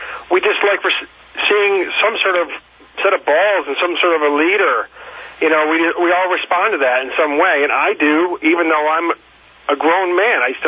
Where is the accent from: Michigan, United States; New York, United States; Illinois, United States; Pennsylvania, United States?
New York, United States; I'm a New Yorker. I'm 50 years old.